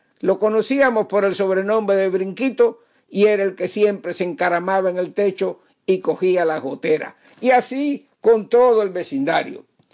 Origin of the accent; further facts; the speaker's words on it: Cuba; moved away as an adult; Yo viví los primeros 19 años de mi vida en Cuba, en un pueblo de campo